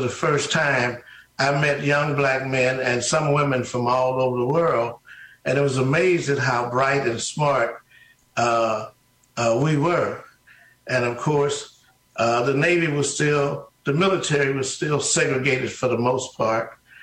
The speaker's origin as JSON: {"language": "English", "town": "Cincinnati", "region": "Ohio", "country": "United States", "tie": "born or raised there", "said": "Growing up in Cincinnati was a very interesting experience."}